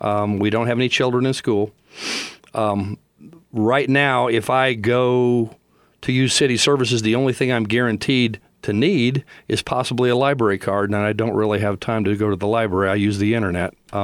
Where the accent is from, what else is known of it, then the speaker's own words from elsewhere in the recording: Los Angeles, California, United States; I have mentioned earlier I was from Los Angeles. I saw the same thing happen to Los Angeles when I was a child.